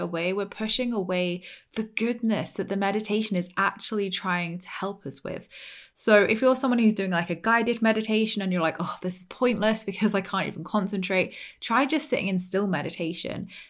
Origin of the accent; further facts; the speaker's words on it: United Kingdom; And I'm like, but we're British. It's half-assed.